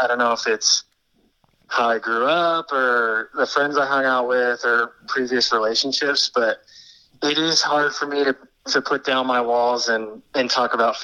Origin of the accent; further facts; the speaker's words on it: Lincoln, Nebraska, United States; also born or lived in Colorado / Orange County; But, yeah, I grew up in Nebraska. Spent some time in Colorado. Moved to California after college. Lived in Orange County for about 7 years.